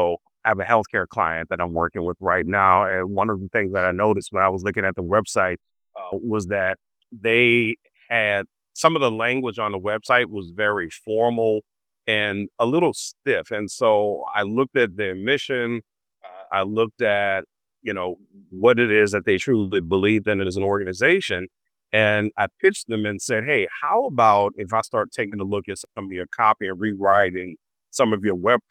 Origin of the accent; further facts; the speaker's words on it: New Orleans, Louisiana, United States; Oh, yeah. I grew up walking distance from the French Quarter.